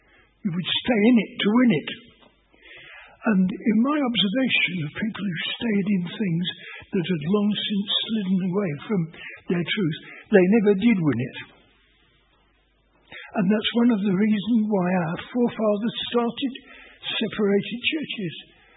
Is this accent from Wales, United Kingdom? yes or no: no; Harrow, London, United Kingdom; I mean, I come from Harrow, and if I meet anybody who has any connection with Harrow and have discovered it, then you get talking